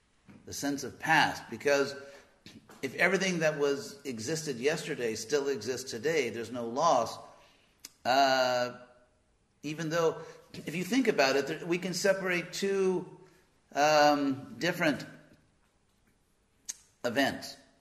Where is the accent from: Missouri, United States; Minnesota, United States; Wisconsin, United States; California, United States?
California, United States; Los Angeles; I'm from Los Angeles, so ask me anything about movies.